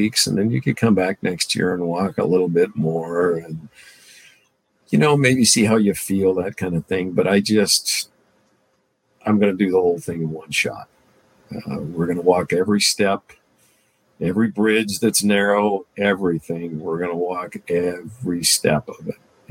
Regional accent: Kalispell, Montana, United States; now in Gilbert, United States; I grew up in Kalispell, Montana, and Kevin always talked about wanting to move to Montana someday and buy a ranch. So we decided to take his ashes to Montana from here in Gilbert, Arizona.

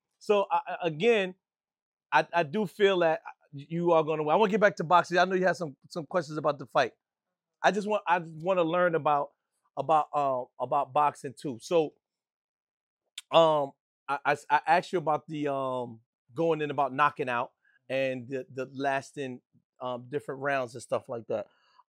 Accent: Brooklyn, New York, United States; I'm from Brooklyn, man

